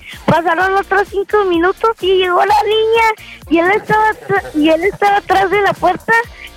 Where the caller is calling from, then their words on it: Guadalajara, Jalisco, Mexico; De Guadalajara.